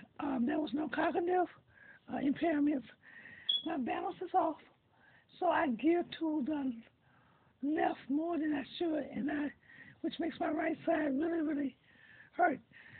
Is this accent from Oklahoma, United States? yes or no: no; Liberty, Mississippi, United States; I grew up in Liberty, Mississippi with my grandparents and my brother.